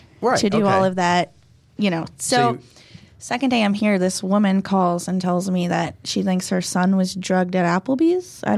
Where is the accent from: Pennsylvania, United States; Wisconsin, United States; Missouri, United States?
Pennsylvania, United States; Lehman; Near Lehman.